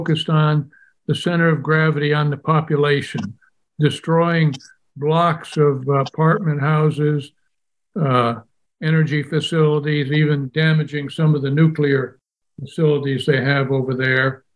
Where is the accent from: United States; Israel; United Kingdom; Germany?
Germany; And I grew up in Germany after World War II